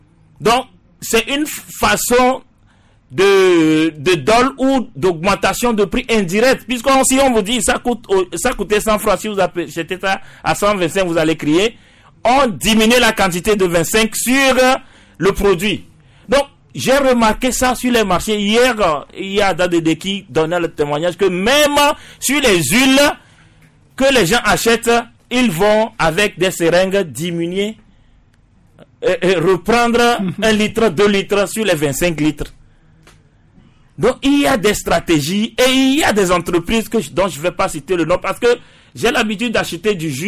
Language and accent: French; Togo; Nous, nous sommes Togolais aussi. Nous participons à l'économie togolaise.